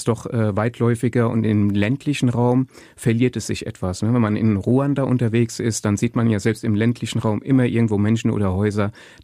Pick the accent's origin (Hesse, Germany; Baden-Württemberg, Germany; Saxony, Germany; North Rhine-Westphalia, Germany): Hesse, Germany; Dornburg-Langendernbach; Aus dem schönen Dornburg-Langendermbach. Das liegt im Westerwald, aber auf der kleinen hessischen Seite des Westerwaldes.